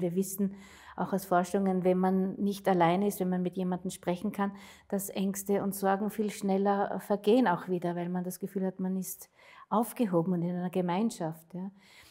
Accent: Austria; Damals war es ja noch ganz streng bei uns in Österreich.

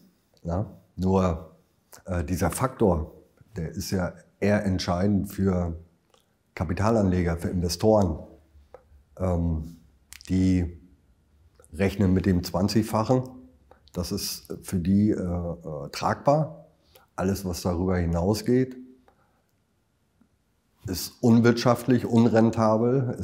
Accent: Lower Saxony, Germany; Zumindest in Niedersachsen, da wo ich herkomme, merkt man dieses Wandern.

